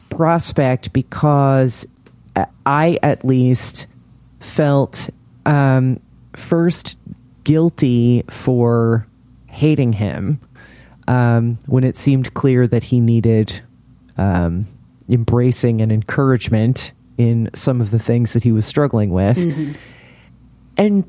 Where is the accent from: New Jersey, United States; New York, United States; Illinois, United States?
New Jersey, United States; I'm from Jersey